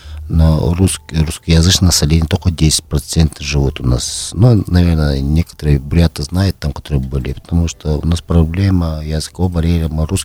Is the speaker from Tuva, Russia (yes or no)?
yes; Tuva, Russia; я сам родился в Республике Тыва, западной в Туве, где горный Тува. Это получается Алтай, там рядом у нас и Хакасия, вот этих местах, Монголия. Я там родился в горных местах, я горный тувинец